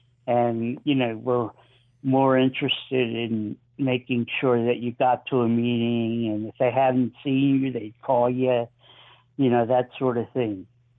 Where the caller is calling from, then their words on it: Philadelphia, Pennsylvania, United States; Northeast Philly.